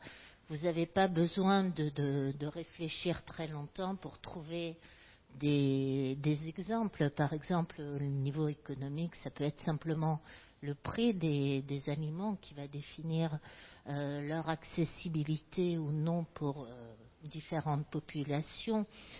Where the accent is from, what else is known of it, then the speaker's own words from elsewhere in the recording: Grand Est, France; En Alsace, je suis alsacienne